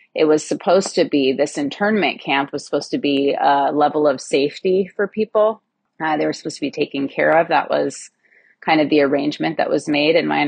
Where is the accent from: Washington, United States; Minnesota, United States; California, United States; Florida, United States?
Washington, United States; Fox Island; Okay, so as a young child, I grew up on Fox Island. I grew up in the inlet where Tanglewood Island is.